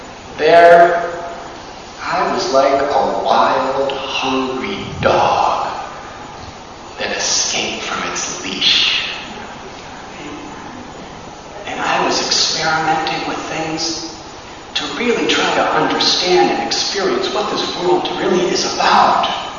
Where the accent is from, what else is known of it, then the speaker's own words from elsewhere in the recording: United States; When I was growing up in America, I was quite popular in my social circles, but very shy.